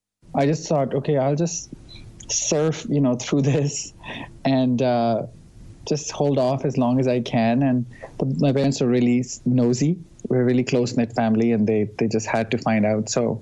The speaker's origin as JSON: {"language": "English", "country": "Pakistan", "said": "we come from Pakistan and everyone's pretty much similar looking, different shades of brown, you know?"}